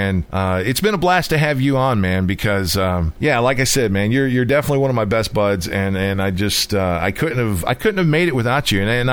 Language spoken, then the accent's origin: English; London, Ontario, Canada; now in United States; You know, I've got friends that I have here in my hometown. Of course, I don't live in London, Ontario, Canada, but I live in the South, the Southern United States, somewhere in the Bluegrass State.